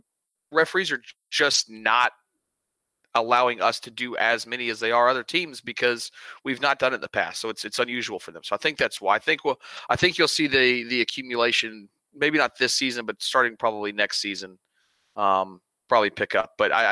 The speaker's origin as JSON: {"language": "English", "country": "United States", "said": "I know I'm American."}